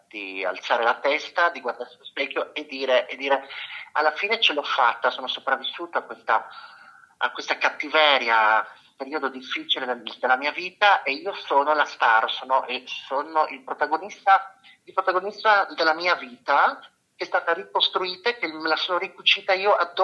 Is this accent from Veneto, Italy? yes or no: no; Gorizia, Friuli-Venezia Giulia, Italy; born there; now in Udine, Italy; io vivo a Udine, quindi sono friulano, però sono nato a Gorizia, quindi in una città di frontiera.